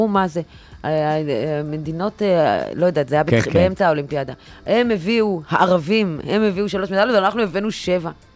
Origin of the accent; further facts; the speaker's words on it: Haifa, Haifa District, Israel; לא, הייתי, אני מחיפה.